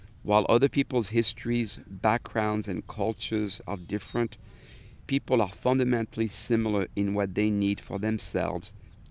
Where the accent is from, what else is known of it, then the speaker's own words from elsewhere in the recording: Paris, Île-de-France, France; moved away as an adult; I grew up in Paris from 1956 to 1970. My parents were Polish Jews who both survived the Holocaust.